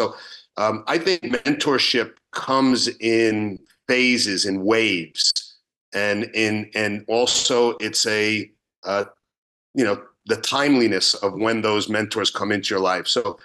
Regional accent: New York, United States; I grew up in New York. My family was mostly from New York. I was going to go back to New York and just work in a dental practice.

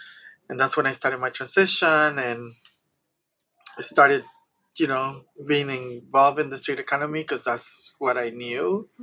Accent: Guadalajara, Jalisco, Mexico; English is a second language; I come from humble beginnings. I was born and raised in Guadalajara, Mexico, by two young people who came from the outskirts of the city

